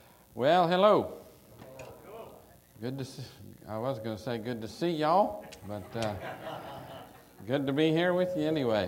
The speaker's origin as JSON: {"language": "English", "region": "Louisiana", "country": "United States", "tie": "born or raised there", "said": "I grew up as in South Louisiana as a Cajun. If you're wondering what a Cajun is, you're looking at one."}